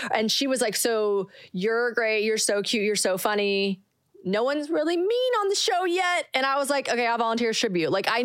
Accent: South Carolina, United States; moved away as an adult; now in Nashville, United States; I born and raised in South Carolina.

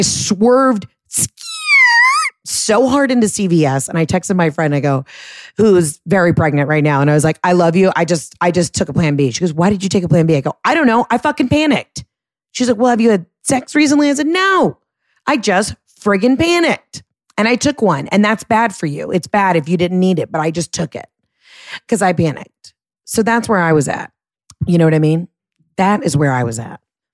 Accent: New Jersey, United States; from New Jersey.

